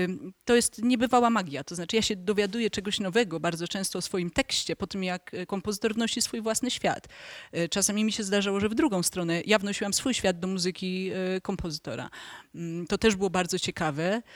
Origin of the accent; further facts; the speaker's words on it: Warsaw, Masovian Voivodeship, Poland; born there; moved away as an adult; now in Kraków, Poland; Urodziłam się w Warszawie i przyjechałam na studia do Krakowa.